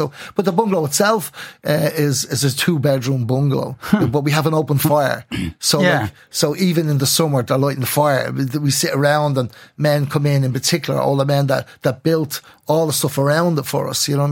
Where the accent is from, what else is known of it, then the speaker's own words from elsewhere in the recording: Dublin, Leinster, Ireland; I was born and raised in Dolphin House on Dolphin's Barn